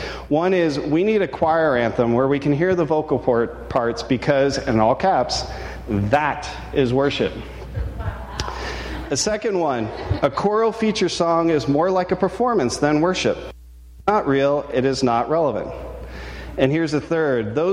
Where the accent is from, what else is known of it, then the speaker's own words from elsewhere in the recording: Cincinnati, Ohio, United States; I grew up in Cincinnati, Ohio. And as Matt pointed out, that's like northern Kentucky.